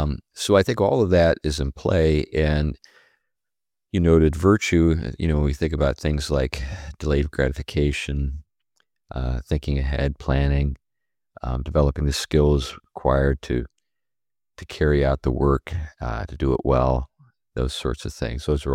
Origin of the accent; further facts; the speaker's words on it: Pennsylvania, United States; I come from Western Pennsylvania, where there are lots of men with 9 fingers.